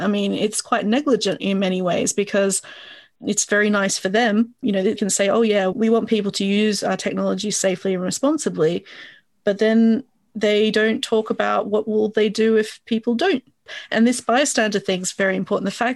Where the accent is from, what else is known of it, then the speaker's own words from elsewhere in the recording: Australia; I mean, I'm from Australia, so Australians would understand the Dame Edna Everage glasses